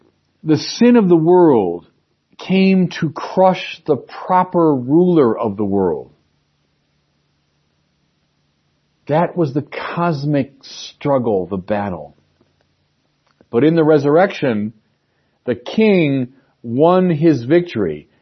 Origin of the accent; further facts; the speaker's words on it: Chicago, Illinois, United States; even the daily violence on the streets of my hometown of Chicago.